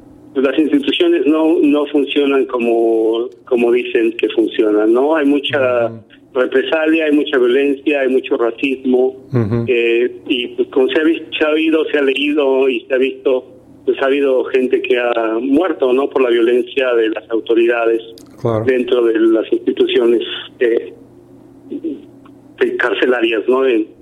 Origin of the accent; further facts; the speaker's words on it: Mexico; Nosotros somos de México y en México se vive una cuestión de violencia